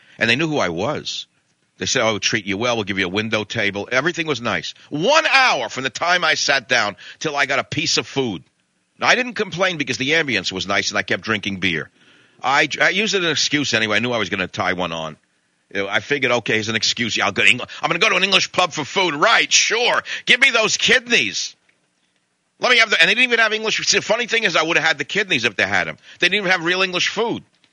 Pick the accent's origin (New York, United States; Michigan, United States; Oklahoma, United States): New York, United States; I'm an instant guy. I want to eat. I'm from New York. They don't know from service, by the way.